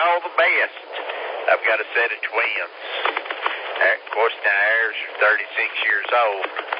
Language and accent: English; Ellenboro, North Carolina, United States; I'm from Ellenboro, North Carolina, and I'm mobile right now on 85.